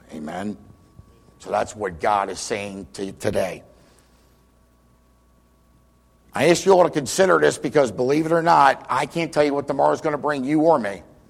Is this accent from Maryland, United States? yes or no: yes; Baltimore, Maryland, United States; accent: Maryland; now in Chicago, United States; I grew up in Baltimore, so forgive my Maryland hillbilly accent a little bit. I know when I came to Chicago, I told my wife, I thought you guys were from Mars.